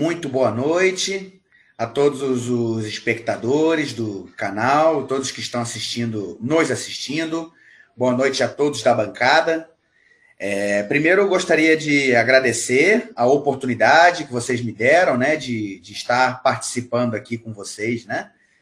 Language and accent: Portuguese; Rio de Janeiro, Brazil; eu esqueci de falar, eu sou do Rio de Janeiro, né?